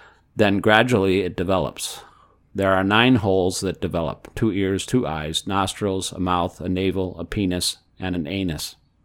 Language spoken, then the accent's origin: English; India; English is a second language; For example, I am Indian. It is not very easy to immediately think that I am not Indian, but pure soul.